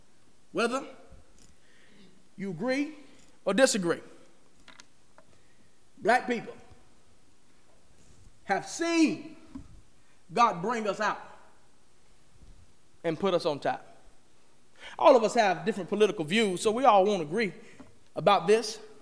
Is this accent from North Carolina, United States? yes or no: yes; Gastonia, North Carolina, United States; In my hometown, Gastonia, North Carolina, my father called me and my aunt called me.